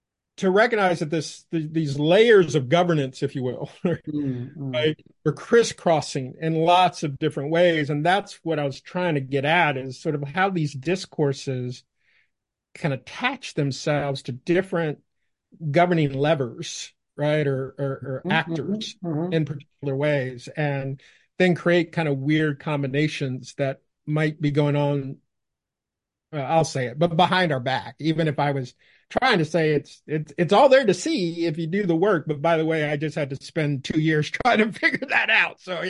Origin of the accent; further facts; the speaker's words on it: the South, United States; accent: Southern; Well, we'll have to decide whether your listeners think that my Southern accent is coming through.